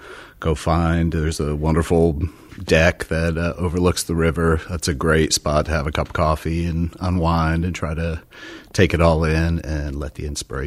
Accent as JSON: {"language": "English", "town": "Nashville", "region": "Tennessee", "country": "United States", "said": "I come from Nashville, and there are so many studios"}